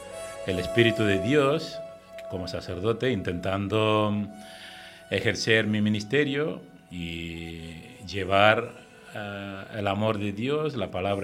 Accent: India; now in Ciudad Real, Spain; vengo de la India, ahora mismo estoy en la diócesis de Ciudad Real, ejerzo como sacerdote, párroco de 3 parroquias.

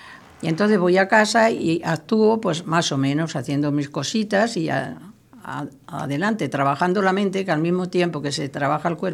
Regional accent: Porcuna, Andalusia, Spain; moved away as an adult; now in Madrid, Spain; Tengo 81 años, nací en Porcuna, Jaén. Luego me vine a Madrid con 18 años.

